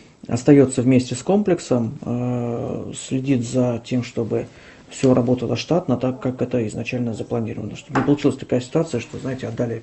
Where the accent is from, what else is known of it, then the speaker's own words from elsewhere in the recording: Murmansk, Murmansk Oblast, Russia; потому что я сам из Мурманска